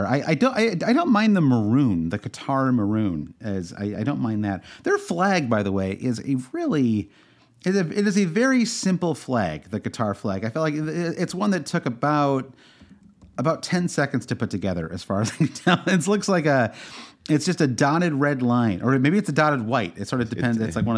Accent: Midwest, United States; I'm from the Midwest, Brandon. I'm never going to pronounce anything correctly.

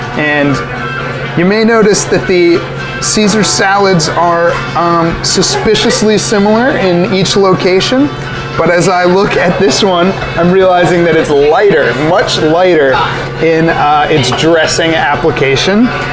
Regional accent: Boston, Massachusetts, United States; But then you're bringing in a little New England flavor, because I'm from Boston.

